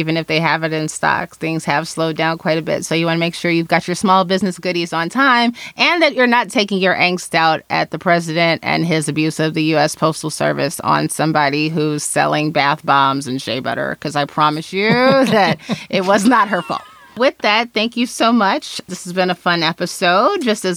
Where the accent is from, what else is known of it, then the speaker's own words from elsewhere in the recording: Chicago, Illinois, United States; So I am recommending a store that is based in my hometown of Chicago, and they're fully online.